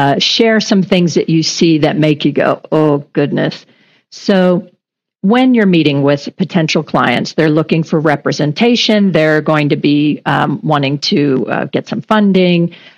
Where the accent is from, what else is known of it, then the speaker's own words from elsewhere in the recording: United States; See, I'm an American.